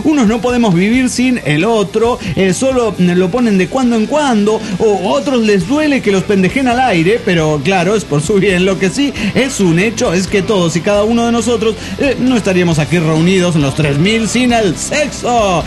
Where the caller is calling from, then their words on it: Quito, Pichincha, Ecuador; de Quito, Ecuador.